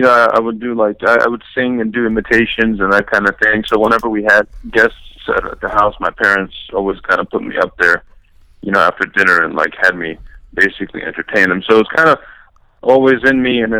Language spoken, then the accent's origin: English; Los Angeles, California, United States; Yeah, I'm from L.A., born and raised, I grew up out here. I've never moved.